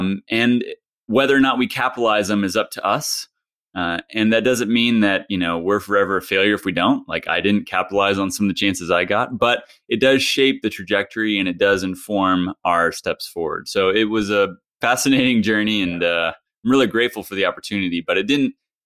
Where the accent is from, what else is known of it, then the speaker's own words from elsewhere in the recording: Hutchinson, Kansas, United States; also born or lived in Los Angeles; Growing up in Kansas was a great place. Ended up going out to college in California, Los Angeles, so quite the opposite of Hutchinson, Kansas.